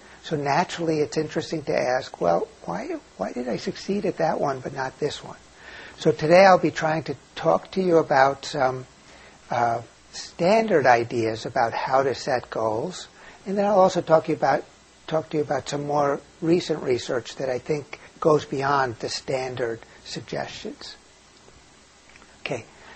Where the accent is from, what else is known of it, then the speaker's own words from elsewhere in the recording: New York City, New York, United States; now in Montreal, Canada; Coming to Montreal as an American from New York City, I quickly made the resolution to learn French.